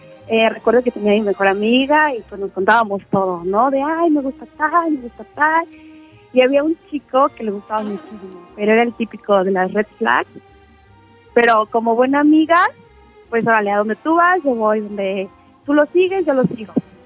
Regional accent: Mexico City, Mexico; Soy de la Ciudad de México, de la alcaldía Azcapotzalco

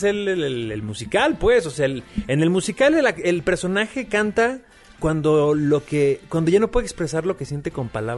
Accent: Aguascalientes, Mexico; accent: hidrocálido; Y mi acento hidrocálido de Aguascalientes.

